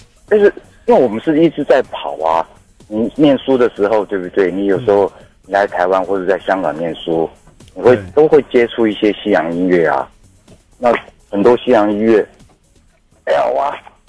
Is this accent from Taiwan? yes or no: no; China; 我是大陆人啊。